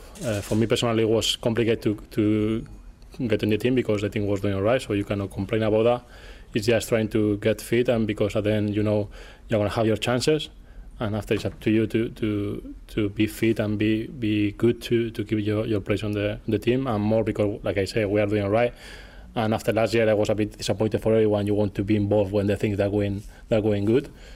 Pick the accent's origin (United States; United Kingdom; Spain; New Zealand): Spain; Basque Country; Yeah, I think in the Basque country we are more English than in the south, for example.